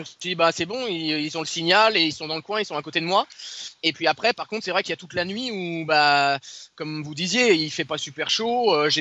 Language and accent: French; Brittany, France; moi je suis de Bretagne Nord, donc ça ne m'a pas choqué, ça.